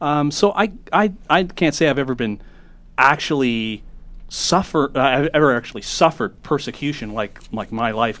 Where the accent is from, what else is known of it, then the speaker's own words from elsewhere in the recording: Toronto, Ontario, Canada; born there; Toronto born.